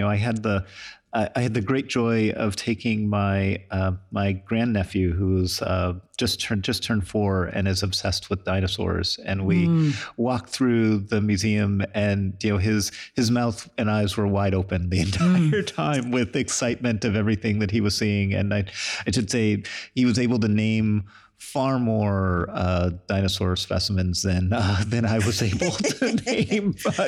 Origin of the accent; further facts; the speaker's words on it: Cleveland, Ohio, United States; I grew up in Cleveland, Ohio, and my mom was a math teacher